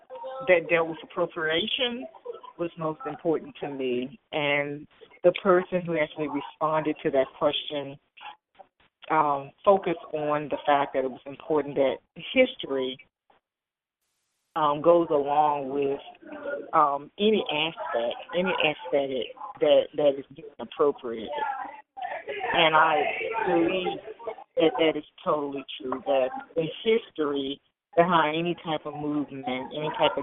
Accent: Richmond, Virginia, United States; I'm from Richmond, Virginia, but I attended Indiana University

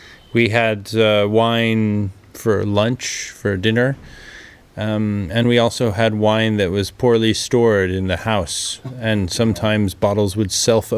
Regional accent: Eugene, Oregon, United States; Eugene, Oregon.

